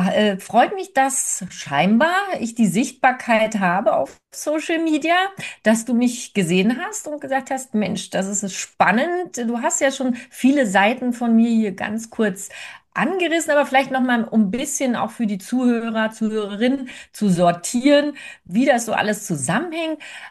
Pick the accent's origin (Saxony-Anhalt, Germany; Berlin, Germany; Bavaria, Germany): Berlin, Germany; ich bin ja keine Bayerin, bayerisch hört man ja auch, spreche ich nicht, wird auch nichts mehr. Ich komme ursprünglich eben aus Berlin.